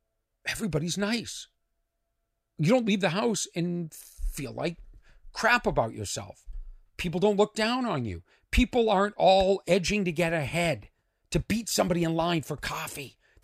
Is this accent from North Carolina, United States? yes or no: no; California, United States; This idiot didn't even think to ask where I was from. Guess what, idiot? I'm from California, too.